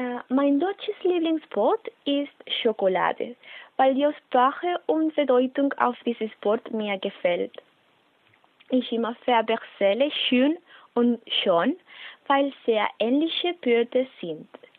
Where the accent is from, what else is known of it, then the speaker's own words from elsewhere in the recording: Spain; German is a second language; ich komme aus Spanien. Ich bin im 1995 geboren.